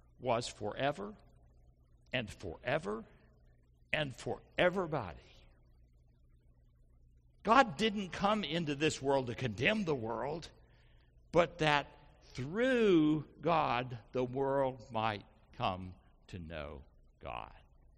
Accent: Tennessee, United States; I grew up in Montgomery County, Tennessee.

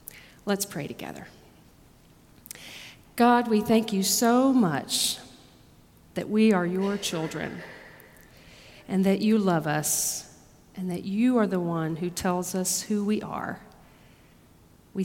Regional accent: Tennessee, United States; I'm a Tennessean, and I love being from Tennessee, and I'm loyal to the state of Tennessee. And I'm an American.

